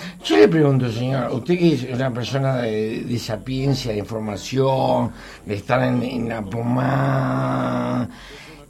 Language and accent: Spanish; Uruguay; Soy uruguayo.